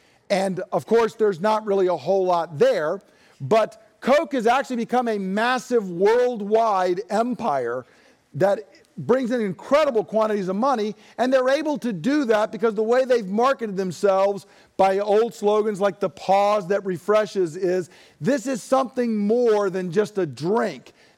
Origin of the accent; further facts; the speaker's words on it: Deep South, United States; I mean, I grew up in the Deep South, folks